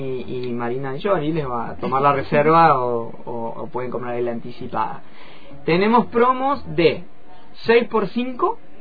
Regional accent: Cutral Có, Neuquén, Argentina; yo soy de Cutralcó

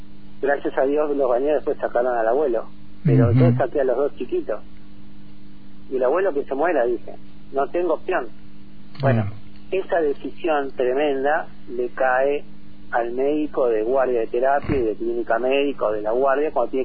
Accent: Argentina; como argentinos la única opción que tenemos es que uno cuidemos al otro.

